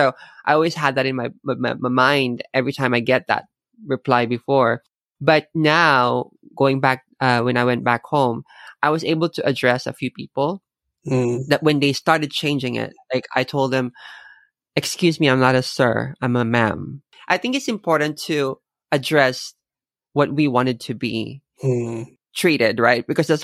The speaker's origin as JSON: {"language": "English", "country": "Philippines", "said": "I don't usually notice as a Filipino. They notice probably I'm a foreigner. And then when I start talking to them in Tagalog, which is the mother language of the Philippines, they suddenly like get surprised."}